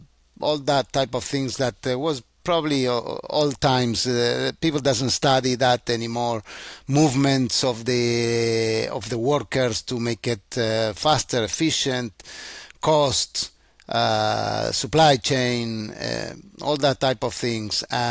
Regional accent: Argentina; first language Spanish; English is a second language; Still, my mother tongue is Spanish, and all my friends and family is still over there.

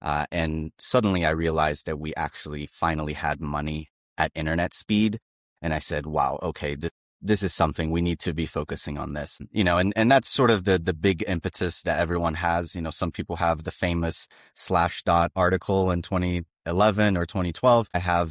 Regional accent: Brazil; English is a second language; moved away as an adult; now in United States; I'm originally from Brazil, and I currently live in the U.S., and I have been here for a little bit more than a decade. I had the privilege of coming here for university and have stayed ever since.

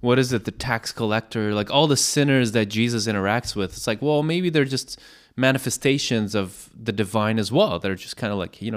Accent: Prague, Czechia; Walking around in my hometown, walking around in Prague, what is so clear to me is that there's all these beautiful buildings

